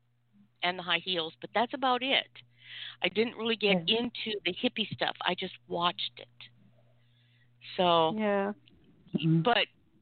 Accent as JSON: {"language": "English", "town": "Spokane", "region": "Washington", "country": "United States", "tie": "born or raised there", "said": "I mean, I grew up in Spokane, Washington, so I knew about all this stuff going on"}